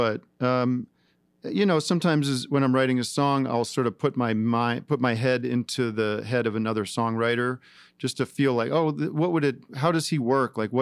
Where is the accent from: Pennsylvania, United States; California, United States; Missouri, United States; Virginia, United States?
Pennsylvania, United States; Philadelphia; But I know Kurt. I mean, we're both from Philly